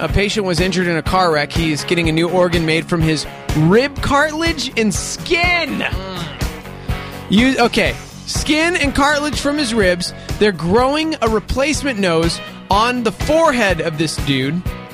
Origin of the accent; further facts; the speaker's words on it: Texas, United States; moved away; also born or lived in New Mexico; I grew up in Texas.